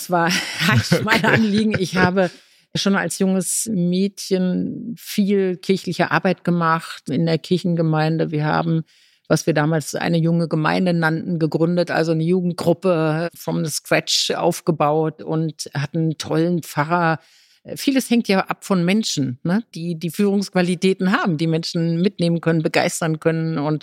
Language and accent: German; Berlin, Germany; born there; Ich bin in Berlin-Pankow geboren. Ich war 22, als die Mauer fiel.